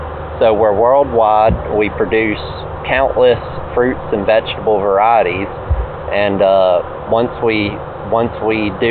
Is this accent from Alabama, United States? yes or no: yes; Alabama, United States; I'm originally from Alabama, so I love coming back and I love getting to see the growers here.